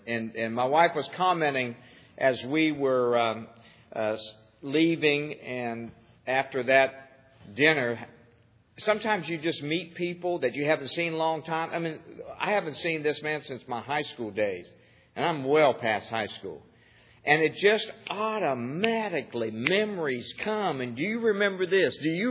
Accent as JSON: {"language": "English", "town": "Canton", "region": "Ohio", "country": "United States", "tie": "born or raised there", "said": "some places that we grew up here in Ohio, Canton, Ohio, mainly in that particular area"}